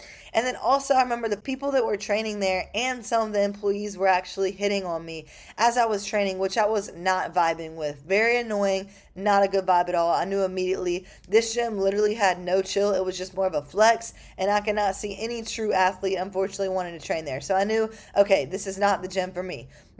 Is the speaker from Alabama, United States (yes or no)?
yes; Mobile, Alabama, United States; now in Miami, United States; I'm from Mobile, Alabama, for those of you who don't know. So I moved to Miami about a little bit over 2 years now.